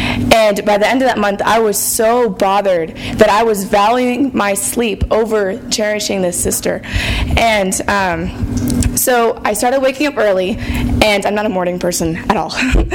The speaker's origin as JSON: {"language": "English", "town": "Norman", "region": "Oklahoma", "country": "United States", "said": "I'm from Norman as well."}